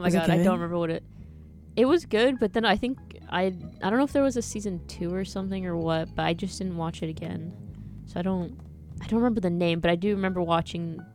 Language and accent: English; Texas, United States; The heat here, I'm from Texas.